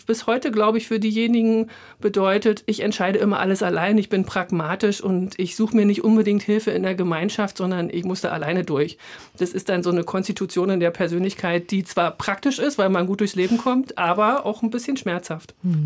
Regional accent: East Germany, Germany; für mich als Ostdeutsche eine Zumutung, ehrlich gesagt.

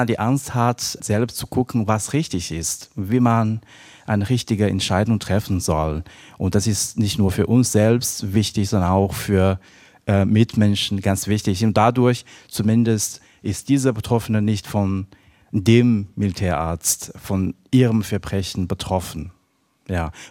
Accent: China; Ich komme aus China

